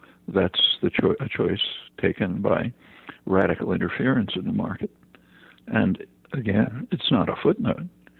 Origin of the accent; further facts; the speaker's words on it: United States; I grew up in the United States, but through childhood and actually through my college and graduate student years, I saw plenty of it.